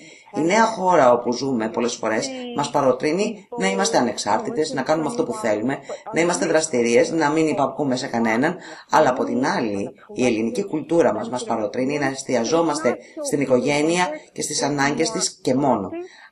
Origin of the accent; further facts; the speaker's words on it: New York, United States; also born or lived in South Africa / Greece; Εγώ γεννήθηκα στη Νότια Αφρική. Έχω ζήσει στην Ελλάδα, έχω ταξιδέψει και έχω δουλέψει ως δημοσιογράφος στη Μέση Ανατολή και μεγάλωσα στη Νέα Υόρκη.